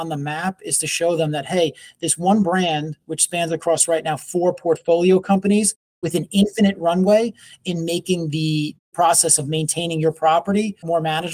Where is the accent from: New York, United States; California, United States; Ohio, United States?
New York, United States; New York City; now in Long Island, United States; Long Island, New York is home now. I was actually born and raised in the forgotten borough of New York City